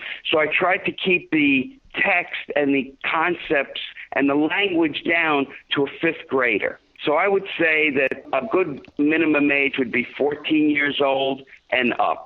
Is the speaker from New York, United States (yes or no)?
yes; Long Island, New York, United States; also born or lived in Brooklyn; now in Houston, United States; I'm from Brooklyn, New York. Originally moved out to Long Island, grew up out on the island, and have traveled, live now in Texas, Space City, they call it, Houston.